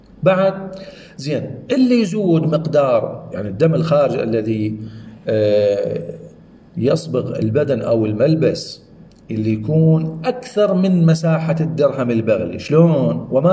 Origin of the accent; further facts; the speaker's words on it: Iraq; هاي موجودة عندنا بالعراق